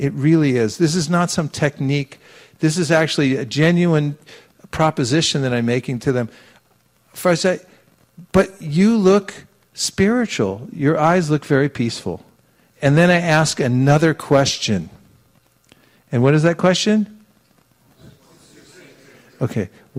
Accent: California, United States; I'm from California.

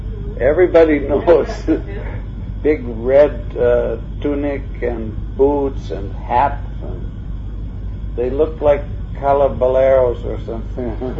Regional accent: Canada; Another thing, I am from Canada.

